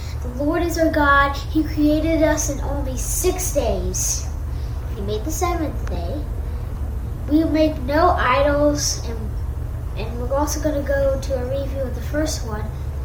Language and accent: English; Toronto, Ontario, Canada; born there; I was born in Canada, Toronto.